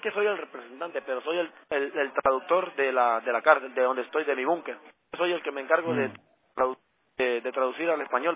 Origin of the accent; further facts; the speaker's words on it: Honduras; yo soy la única persona aquí de Honduras, yo soy hondureño.